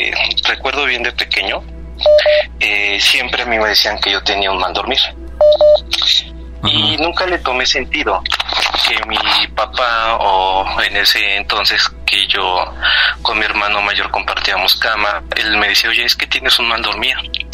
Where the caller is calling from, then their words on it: Ecatepec, State of Mexico, Mexico; Desde Ecatepec, eso es. Estado de México.